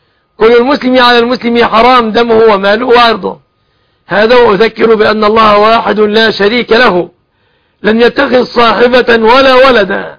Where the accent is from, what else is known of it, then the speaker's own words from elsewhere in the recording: Egypt; أن يحفظ بلادنا مصر آمنة مطمئنة